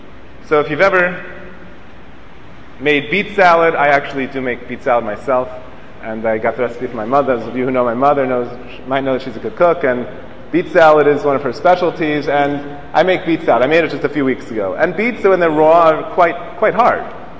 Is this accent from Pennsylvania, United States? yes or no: no; Flatbush, New York, United States; We had a Shomer Shabbos Boy Scout troop when I grew up in Flatbush on Avenue P in, I think, East 3rd, East 4th, is a small shul, and we had a Boy Scout troop.